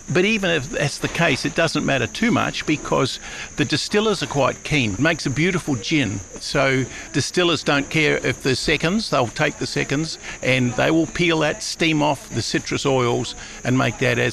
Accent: New Zealand; Oh, I grew up in New Zealand. My father was a horticulturalist. I'm the youngest of six

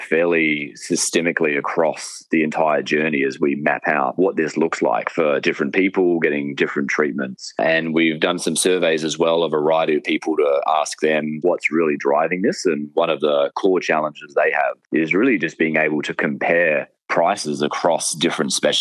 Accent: Canberra, Australian Capital Territory, Australia; like my hometown of Canberra, compared to others like Adelaide.

